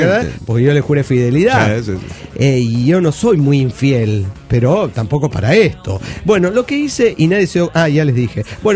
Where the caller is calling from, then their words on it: Montreal, Quebec, Canada; de Montreal, Canadá.